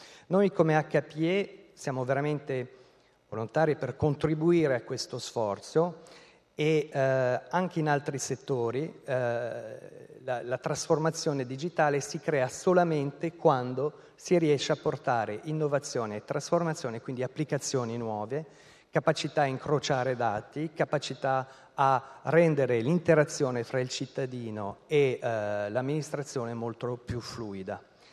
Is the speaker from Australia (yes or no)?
no; France; Italian is a second language; now in Italy; Io vengo dalla Francia